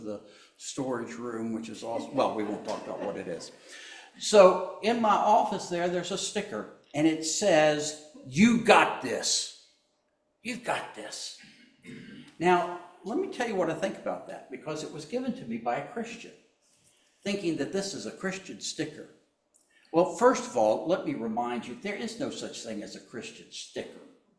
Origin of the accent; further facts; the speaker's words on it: Virginia, United States; whenever I go home, you know, to where I grew up in Northern Virginia, I get the same thing.